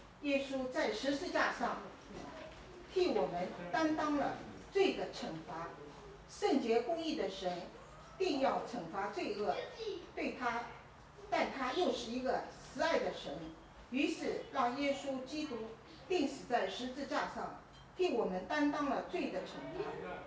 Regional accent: China; now in United States; 我从大陆来美国的第一个周日，我就来到了，就是尔湾华人基督教会

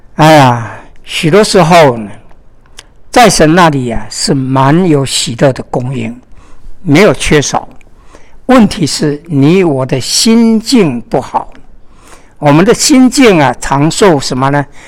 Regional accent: China; 今天我们中国人就是我、你、他，中国的文字的顺序是这样

